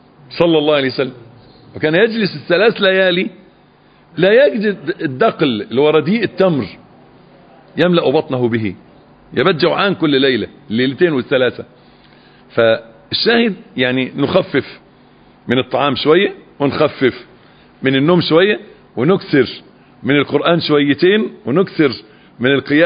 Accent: Egypt; وإذا الكلام ده بقى مشهور عندنا في مصر

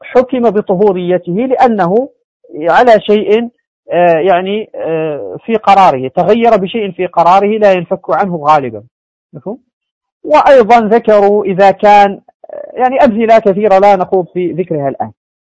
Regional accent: Morocco; كحالة هذه الحمة المشهورة عندنا في المغرب

